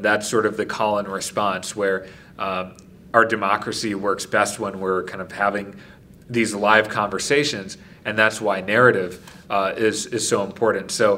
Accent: Wisconsin, United States; not only because it's my home state, this is where I grew up, where I, you know, went to school, went to college, where my family is

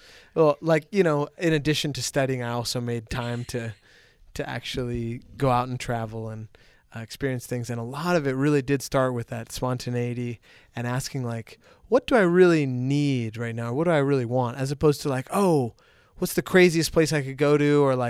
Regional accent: Sacramento, California, United States; I remember my dad, I grew up in Sacramento, and during the winter, sometimes he would just like hop us.

